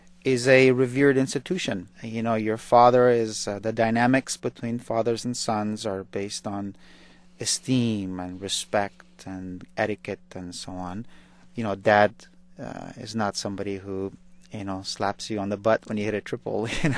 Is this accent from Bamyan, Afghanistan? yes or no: no; Kabul, Afghanistan; But I also remember growing up in Kabul that I was very acutely aware of who I was and where I fit in that society.